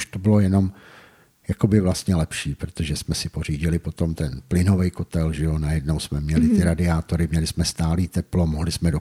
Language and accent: Czech; Pardubice, Pardubice Region, Czechia; já jsem předtím bydlel celý život v Pardubicích, ale vlastně celý svůj dospělý život v podstatě jakoby po pronájmech.